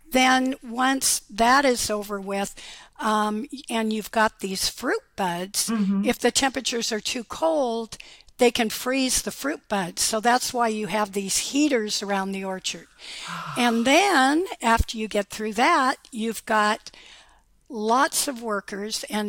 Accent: Olympia, Washington, United States; I grew up in Olympia on this side. So I consider myself one of those rare birds that not only has lived on both sides of the Cascades

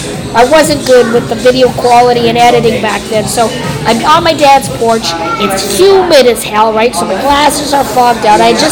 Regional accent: Manitoba, Canada; I know I've been here, because I grew up in Manitoba, my family would come across the border on occasion.

